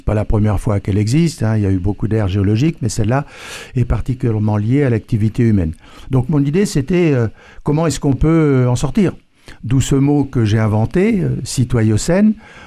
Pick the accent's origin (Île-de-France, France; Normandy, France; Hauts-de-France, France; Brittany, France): Normandy, France; Je suis normand et né sous le signe de la balance.